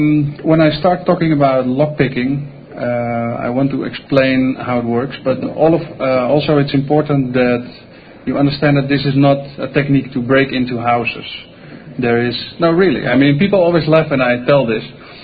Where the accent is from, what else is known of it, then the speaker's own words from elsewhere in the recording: Netherlands; We're both from Holland